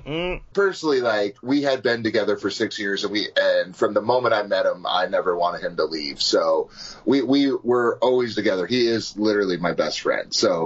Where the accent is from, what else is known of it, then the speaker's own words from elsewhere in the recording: New York, United States; Even though this was 96, it was still, like, that was what was on TV, because I'm from New York, so that they dominated the North in television programming.